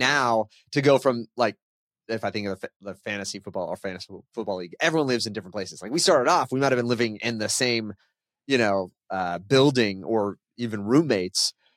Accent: San Diego, California, United States; I'm from San Diego.

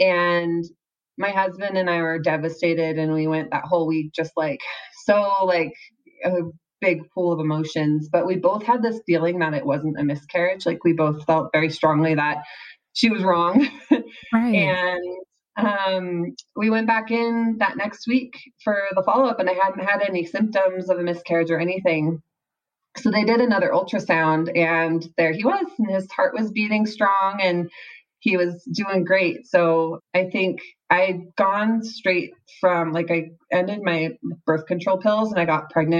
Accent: Seattle, Washington, United States; now in Utah, United States; Yeah, so I am from the Seattle area, but I recently moved to Utah with my husband, Mike, our son, Oliver, and our two big golden doodles, Remy and Walter.

